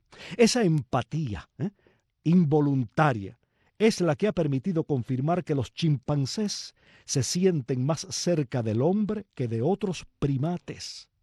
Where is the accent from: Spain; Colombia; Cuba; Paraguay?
Cuba; si en algo somos expertos los cubanos